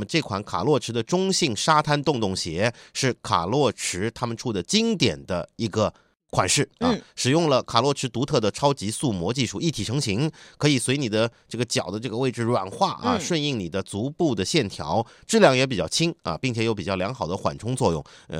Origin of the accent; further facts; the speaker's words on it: Nanjing, Jiangsu, China; 啊，虽然我们南京那边有一个中山陵里面有一个湖